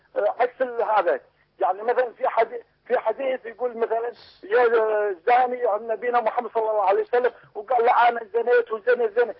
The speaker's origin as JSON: {"language": "Arabic", "country": "Kuwait"}